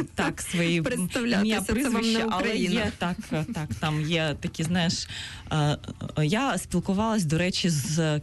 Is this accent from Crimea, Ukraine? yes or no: yes; Crimea, Ukraine; born there; я народилася в Криму, у мене кримська прописка, мої батьки там живуть